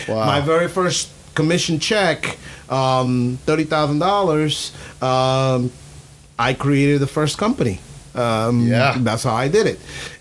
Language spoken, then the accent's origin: English; Angola; moved away; I was invited to go back to banking in my home country of Angola